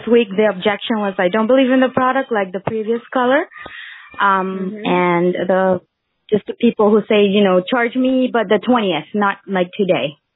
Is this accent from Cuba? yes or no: yes; Cuba; So my father's from Spanish descent. So I don't quite know because I grew up in Cuba